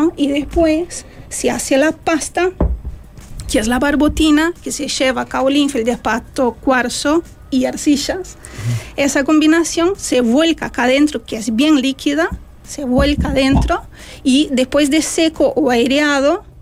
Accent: Brazil; Spanish is a second language; now in Uruguay; No, yo soy brasileña, estoy acá en Uruguay desde 2003.

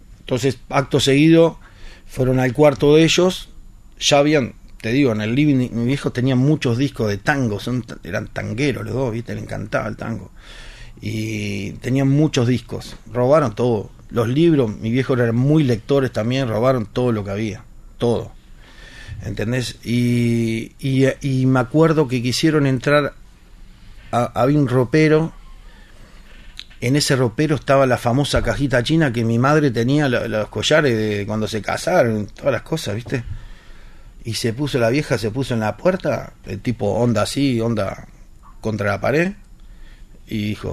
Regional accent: Montevideo, Uruguay; y nos mudamos de Malvin, yo no me llevé nada. Mis hermanos se llevaron todos los platos, todas las cosas lindas, ¿viste? Y yo, nada. Lo único que hice, agarré esa cajita y me la llevé. Lo único que yo me llevé, Malvin.

